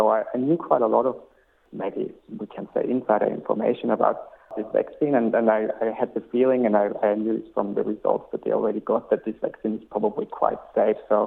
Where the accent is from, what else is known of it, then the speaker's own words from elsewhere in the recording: Carinthia, Austria; now in -; So I'm originally from Austria, actually. I was born in a rather small town, I'd say, in the south of Austria, in the province of Carinthia, which literally lies on the border of Slovenia and Italy. And there I grew up.